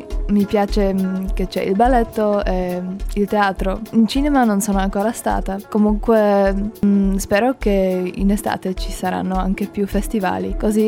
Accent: Slovakia; Italian is a second language; now in Germany; Di Slovacchia, comunque sto studiando in Germania.

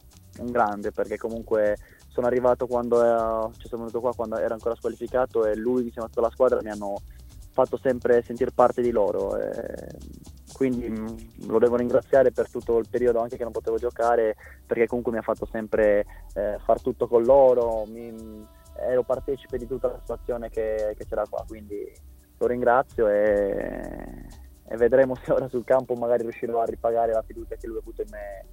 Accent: Sardinia, Italy; quindi sono un sardo, quindi è normale che sia una partita diversa.

